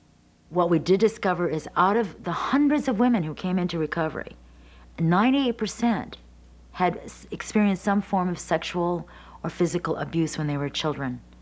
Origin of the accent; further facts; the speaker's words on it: Petaluma, California, United States; also born or lived in Chicago; I was 5 years old when we moved from Chicago, Illinois, to Petaluma, California. From that time on until 1958, I was raised on a chicken farm.